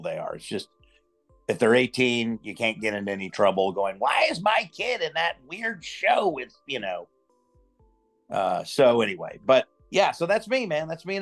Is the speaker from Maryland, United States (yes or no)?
no; Houston, Texas, United States; born there; I was born in Houston, went off to college in Tennessee, knew I wanted to be an actor since I was about 15 years old, and moved back to Houston.